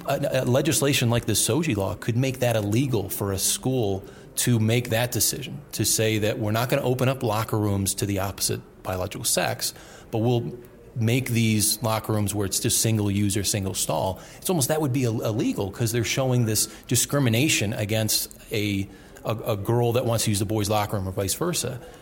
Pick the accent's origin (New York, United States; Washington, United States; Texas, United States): New York, United States; I'm from New York